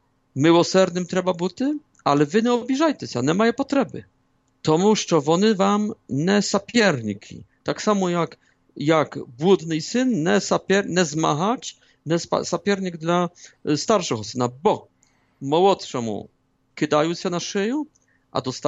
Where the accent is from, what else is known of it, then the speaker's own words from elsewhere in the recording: Poland; Ukrainian is a second language; Ми, Поляки, не вміли карати наших зрадників.